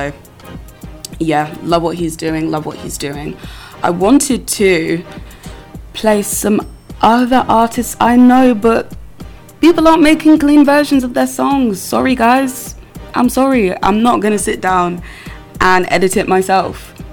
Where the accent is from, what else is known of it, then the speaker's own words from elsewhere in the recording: Northampton, East Midlands, United Kingdom; who again is actually from my hometown, Northampton, which is cool. I didn't know any successful people came out of there, so that's always nice.